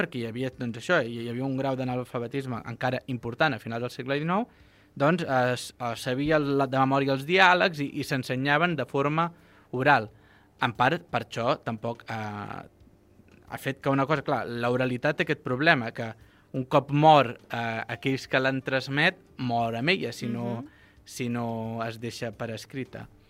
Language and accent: Catalan; La Bisbal, Catalonia, Spain; a la Bisbal, al meu poble, sabem de l'existència de cinc colles